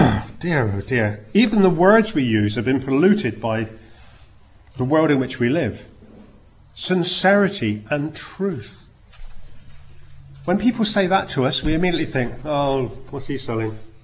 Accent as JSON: {"language": "English", "region": "South West England", "country": "United Kingdom"}